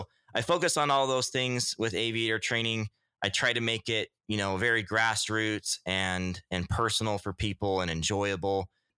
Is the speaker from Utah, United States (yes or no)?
yes; Utah, United States; now in Alaska, United States; I ended up doing a lot of my early flying in the Rocky Mountains. I grew up in Utah.